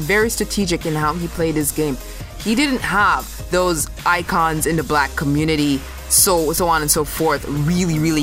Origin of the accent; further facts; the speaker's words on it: Canada; our president, Obama, not our president, but the United States president, because we're Canadian.